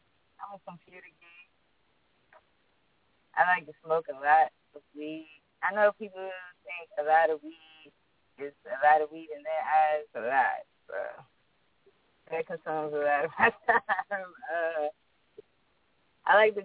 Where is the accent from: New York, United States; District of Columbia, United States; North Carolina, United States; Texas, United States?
District of Columbia, United States; Washington; born there; also born or lived in Maryland; I was born in the Anacostia area, Southeast. I'm 28. I went to Orr Elementary.